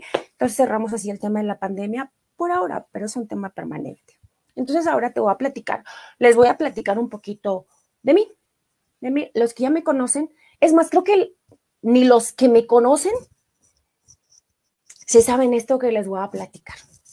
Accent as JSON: {"language": "Spanish", "town": "Iztapalapa", "region": "Mexico City", "country": "Mexico", "said": "soy de Iztapalapa, de una de las colonias de Iztapalapa."}